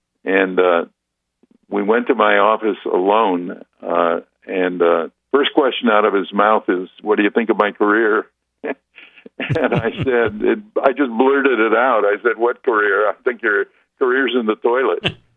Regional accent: Los Angeles, California, United States; I'm a kid from the West Coast in L.A.

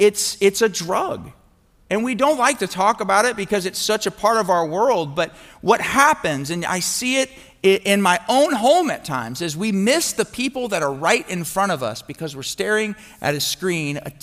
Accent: Miami, Florida, United States; moved away as an adult; now in Mississippi, United States; I grew up in Miami, and you guys might have heard this before, but I was probably the biggest Miami Hurricanes fan of all time. I remember when I first moved to Mississippi in 2007

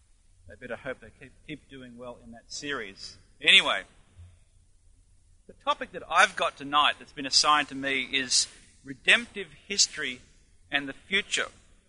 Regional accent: Australia; The other thing, of course, I am is an Australian, and I don't repent of that. I've lived here now for, my goodness, is it 16 or going on 17 years, and being an Australian is part of my history.

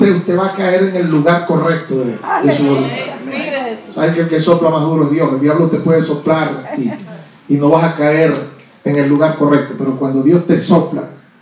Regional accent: Venezuela

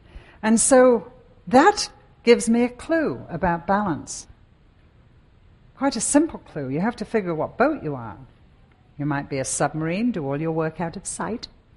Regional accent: Bootle, North West England, United Kingdom; When I was a little girl in the middle of the Second World War, we lived in Liverpool near Bootle. I was born in Bootle, where … come from.

